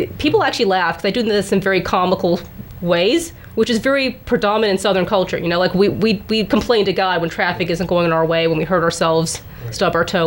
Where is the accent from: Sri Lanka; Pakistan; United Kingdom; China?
Pakistan; To one extent, we had a self identity that was related to being Pakistani.